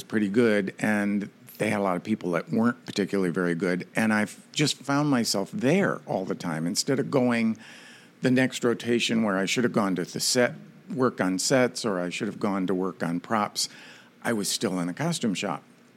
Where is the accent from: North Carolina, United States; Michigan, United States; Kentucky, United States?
Michigan, United States; I was from Michigan. I'd gone to Eastern Michigan University.